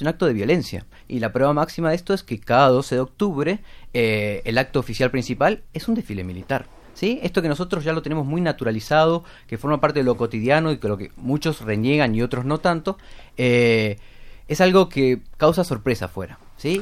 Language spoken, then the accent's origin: Spanish; Spain; España, nosotros como españoles, como miembros de esta sociedad